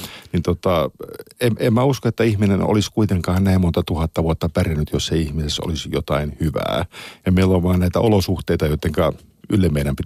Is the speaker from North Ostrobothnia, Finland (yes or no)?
no; Helsinki, Uusimaa, Finland; born there; Mä synnyin Helsingin Kalliossa ja vanhemmilla oli hyvin verbaalisti riitaisa parisuhde ja asuttiin ravintola Oivan yläkerrassa